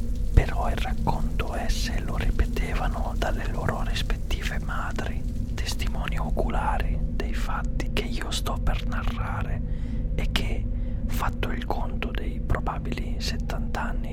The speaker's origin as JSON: {"language": "Italian", "town": "Bergamo", "region": "Lombardy", "country": "Italy", "said": "Io sono un bergamasco"}